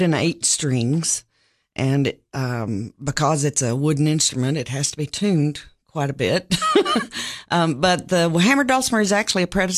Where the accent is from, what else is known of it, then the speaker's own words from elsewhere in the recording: Knoxville, Tennessee, United States; I'm actually from Knoxville, and I grew up in Fountain City. And then when I was 11, we moved out in the country to the farm, we called it, in Carnes. And then I came to school, like so many others, at Tennessee Tech and landed here.